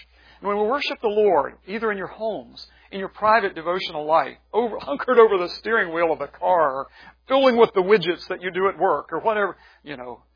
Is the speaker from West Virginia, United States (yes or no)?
yes; West Virginia, United States; the old-timey preachers I grew up with in West Virginia, these are preachers who sang their sermons.